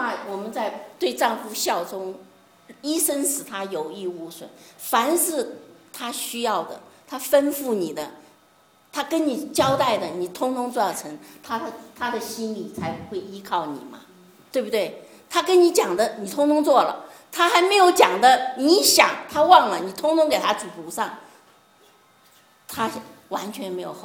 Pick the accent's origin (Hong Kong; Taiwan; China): Taiwan; 我把他叫成我们台湾人叫死党